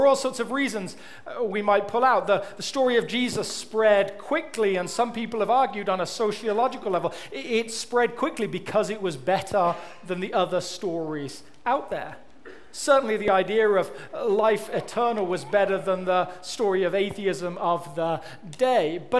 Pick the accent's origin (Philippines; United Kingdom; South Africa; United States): United Kingdom; England; It almost makes me ready for a hoedown, which is about as close as an Englishman ever gets to hoedowning. It is not in our people's blood, dancing in general, in actual fact.